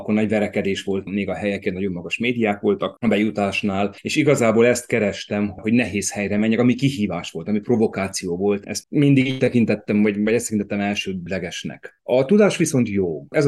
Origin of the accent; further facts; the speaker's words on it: Târgu Mureș, Mureș County, Romania; a gyermekéveim azok Marosvásárhelyhez kötnek, úgyhogy nagyon ismerős helyekről és helyzetekről tudok mesélni. Én egy kedves ilyen tisztviselőtelepi környezetben nőttem fel, ami azt jelenti, hogy elég nagy közösség volt, elég nagy gyerekközösség volt